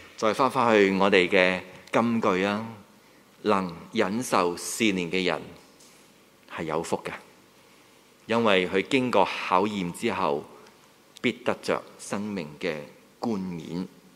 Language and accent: Chinese; Hong Kong; 不要我们香港人用多少时间去读那些什么课程，是吧？